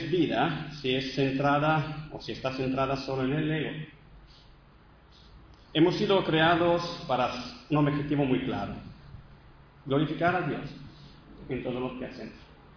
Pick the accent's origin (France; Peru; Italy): Italy; accent: Italian; Spanish is a second language; Se escuchará mi acento italiano, pero eso es.